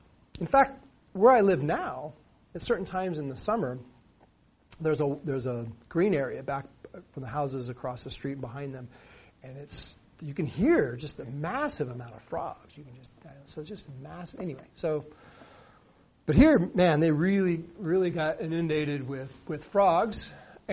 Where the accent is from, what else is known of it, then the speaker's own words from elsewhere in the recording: Oregon, United States; I grew up in Central Oregon, and there's a place I used to go fish. Crane Prairie.